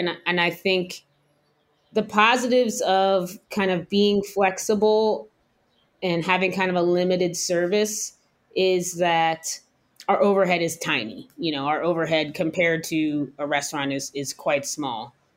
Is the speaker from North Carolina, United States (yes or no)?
no; New York, United States; born there; also born or lived in New Jersey / Dallas, United States / Baltimore, United States; I was born in New York, and we lived in New Jersey. We lived in Dallas, Texas for a while. I went to high school in Baltimore.